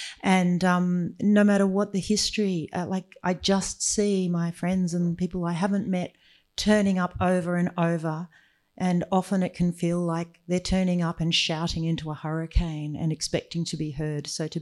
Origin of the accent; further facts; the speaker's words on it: Jervis Bay, Jervis Bay Territory, Australia; I grew up in Jervis Bay, but the whole South Coast is the country of my heart.